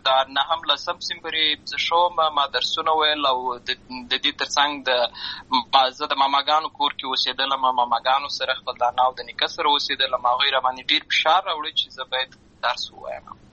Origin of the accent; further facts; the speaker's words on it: Lashkar Gah, Helmand, Afghanistan; زه په اصل کې د اروزګان ولایت یم، اما زه په هلمند ولایت لشکرګاه کې پیدا شوی یم، اما د لوی سوی یم. همالته مې ښوونځی لوستی ده، همالته مې ټول ژوند مې له هماغه ځای څخه پیل شوی دی، خو په اصل کې زه د اروزګان ولایت څخه.